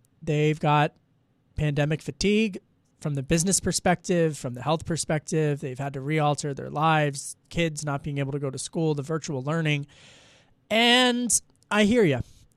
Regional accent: Pennsylvania, United States; in seventh grade at Strathaven Middle School when I was growing up in Delco.

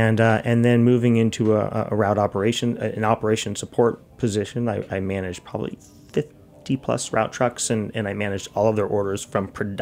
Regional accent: Half Moon Bay, California, United States; Yeah, I grew up in Half Moon Bay

